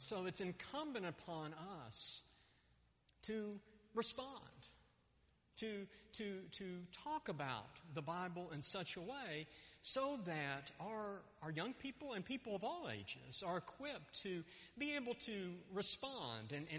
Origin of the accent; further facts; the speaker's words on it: Dallas, Texas, United States; Even the hoodlums that I grew up with in Oak Cliff